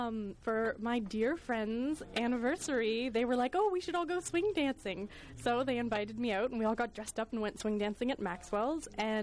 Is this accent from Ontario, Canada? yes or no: yes; Chatham, Ontario, Canada; I went to Laurier here in Waterloo. I'm originally from Chatham, Ontario, and outside of Chatham, Ontario is this itty-bitty little French farming community called Pancor